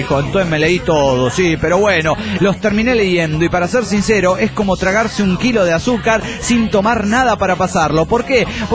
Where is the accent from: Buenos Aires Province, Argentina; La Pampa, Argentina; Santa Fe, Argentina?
Santa Fe, Argentina; Rosario; soy el canalla de Rosario, Argentina.